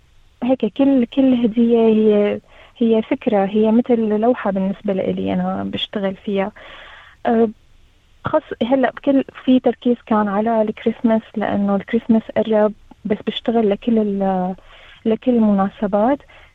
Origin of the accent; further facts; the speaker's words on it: Syria; moved away as an adult; now in Australia; شابة سورية، بحكي عن حالي، جيت من سوريا ب 2021.